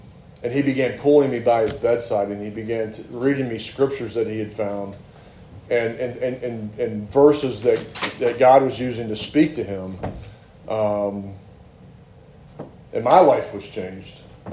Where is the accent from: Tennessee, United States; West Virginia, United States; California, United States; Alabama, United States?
West Virginia, United States; New Martinsville; born there; So I was born in West Virginia. I was born over in Wetzel County, New Martinsville.